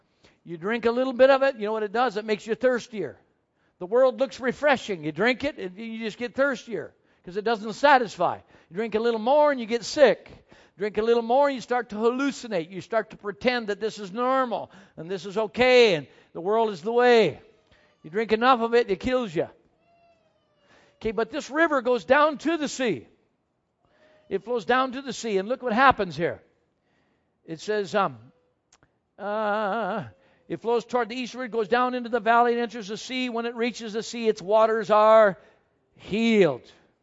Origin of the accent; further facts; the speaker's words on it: Wisconsin, United States; Now, I grew up on a farm, and I grew up in the Midwest in Wisconsin where we had snow in the winter, and we used to keep our cows inside.